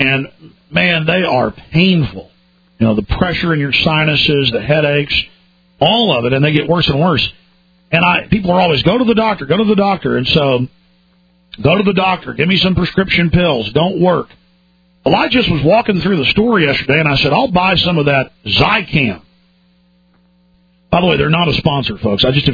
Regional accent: Dallas, Texas, United States; And, you know, I grew up in Dallas and never had allergies

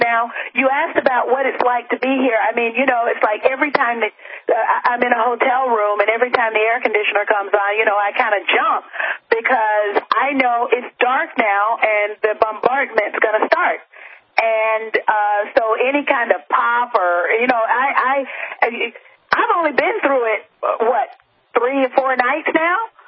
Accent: United States; it's kind of obvious that I'm an American, and once I open my mouth.

